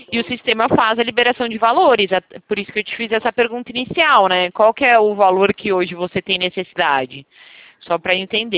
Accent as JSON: {"language": "Portuguese", "region": "São Paulo", "country": "Brazil", "said": "Eu sou de São Paulo."}